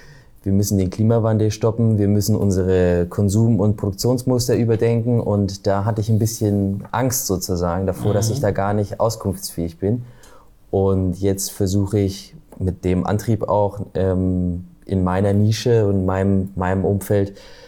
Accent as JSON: {"language": "German", "region": "Thuringia", "country": "Germany", "said": "Nee, wir sind ja aus dem Osten in Thüringen. Da, also ein bisschen Radio haben wir abgekriegt."}